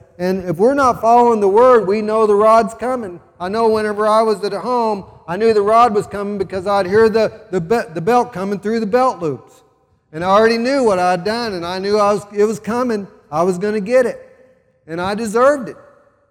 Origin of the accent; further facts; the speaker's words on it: Sedalia, Missouri, United States; When I was a child growing up in Sedalia, we didn't lock our house.